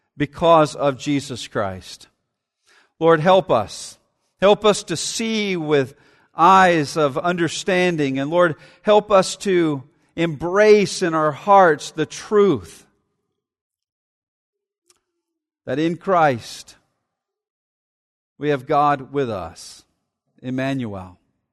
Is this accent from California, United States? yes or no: no; Montgomery, Alabama, United States; from Montgomery, Alabama? Yeah. You went to Lee High School? Yeah.